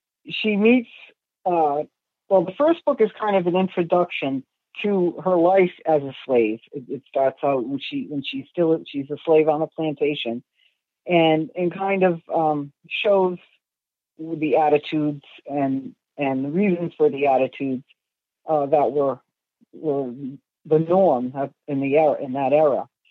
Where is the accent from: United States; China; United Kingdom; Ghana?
United States; Northeast; And I've lived in the North. I'm from the Northeast, but I've spent a lot of time in the South as well.